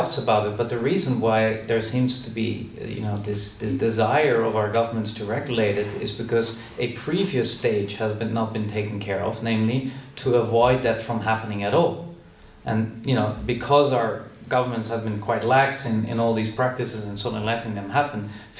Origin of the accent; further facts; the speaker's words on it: Netherlands; I remember very well the discussion in the 80s when abortion was legalized in the Netherlands.